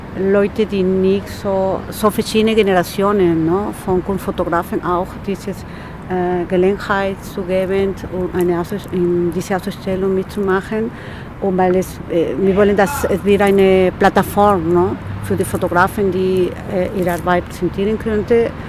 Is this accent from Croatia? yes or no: no; Peru; German is a second language; now in Tübingen, Germany; ich komme aus Peru, ich wohne schon fast 28 Jahre hier in Tübingen.